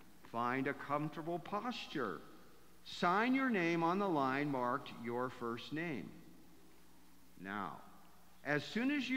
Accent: Ohio, United States; Myrna and I grew up in Ohio.

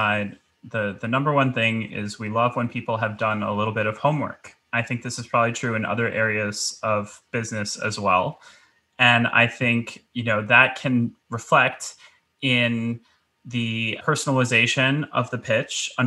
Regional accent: New York City, New York, United States; as a New Yorker, let's say I'm a Knicks fan.

